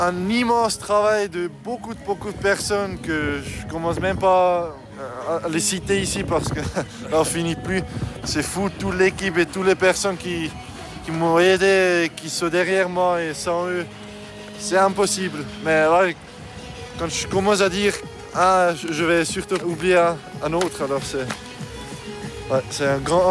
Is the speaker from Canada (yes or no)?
no; Switzerland; Chez nous en Suisse, c'est le matin.